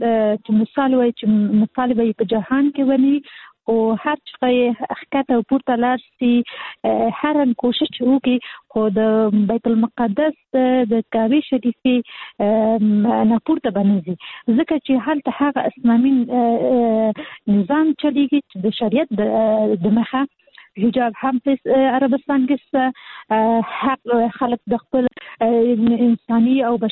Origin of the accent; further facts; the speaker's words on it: Kabul, Afghanistan; هغه مېرمنې چې زه خاصلي د کابل یم